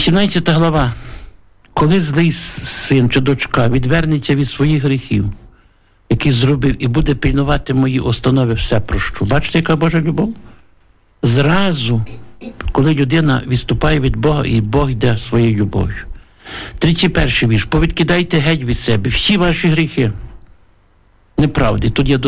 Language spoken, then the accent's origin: Ukrainian; Ternopil Oblast, Ukraine; Я був у Львові. Я з Тернопільщини.